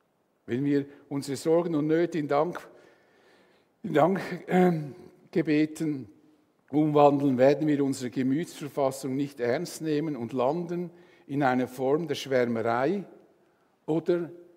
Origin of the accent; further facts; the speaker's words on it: Switzerland; Wir haben sehr viel als Schweizer.